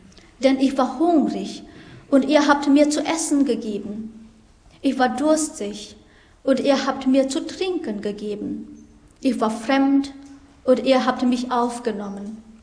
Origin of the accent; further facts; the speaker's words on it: North Sumatra, Indonesia; German is a second language; moved away as an adult; now in Hannover, Germany; Ich komme aus Indonesien, von der Insel Nias. Letztes Jahr bin ich nach Deutschland gekommen